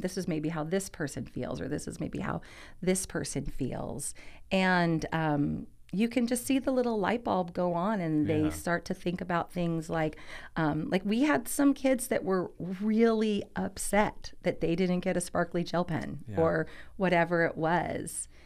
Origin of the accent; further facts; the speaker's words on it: Fullerton, California, United States; And both Pam and I grew up in Fullerton.